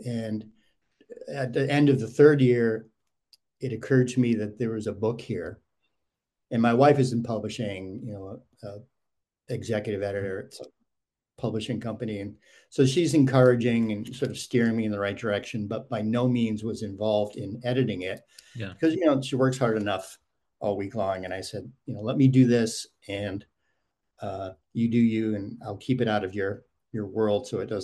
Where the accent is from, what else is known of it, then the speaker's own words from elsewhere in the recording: Boston, Massachusetts, United States; I mean, I grew up just outside Boston in a small town, small suburb, and it was very generic and it was great.